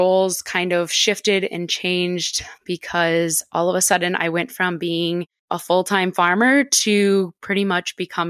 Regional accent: Minnesota, United States; Okay, so I am from central Minnesota. So like Jess said, kind of across the pond. So I'm from the United States

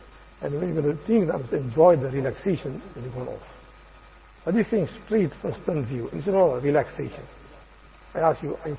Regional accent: India; moved away; when I came from India, 1978, right?

